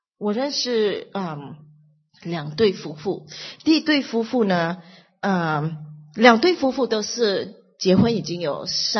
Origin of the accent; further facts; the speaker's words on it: Malaysia; 我是马来西亚来的，那我的背景是比较复杂一点，就是我妈妈是讲闽南话的，那我爸爸是讲上海话的，所以呢我们算是南方人吧，比较南的，